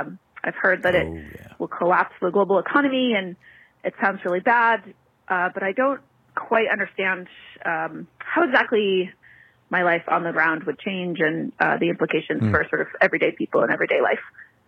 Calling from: Carrabassett Valley, Maine, United States; I'm calling from Karabasset Valley, Maine.

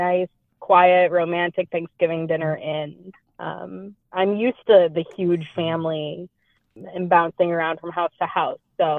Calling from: Seattle, Washington, United States; I am calling from Seattle, Washington.

